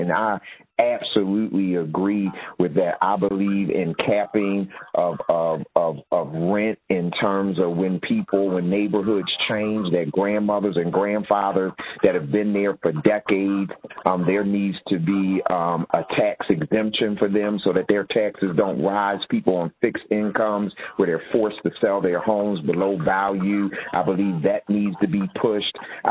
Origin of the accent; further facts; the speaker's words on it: Philadelphia, Pennsylvania, United States; there were two community centers where I grew up in West Philly.